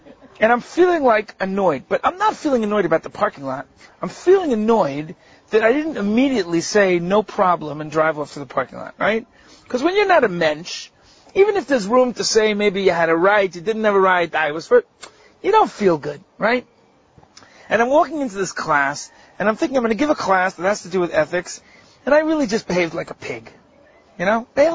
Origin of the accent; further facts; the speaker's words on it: New York, United States; I had been warned about this, and I grew up in New York, so I knew this.